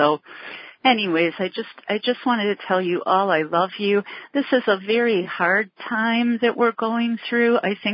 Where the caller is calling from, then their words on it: Ohio, United States; I am hugging you from Ohio.